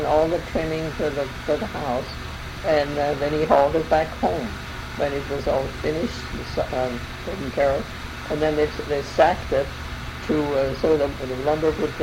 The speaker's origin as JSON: {"language": "English", "town": "Jackson Township", "region": "Indiana", "country": "United States", "tie": "born there", "lives_now": "Sunman, United States", "said": "I was born in Jackson Township on John Huber Farm, John Mary Huber Farm."}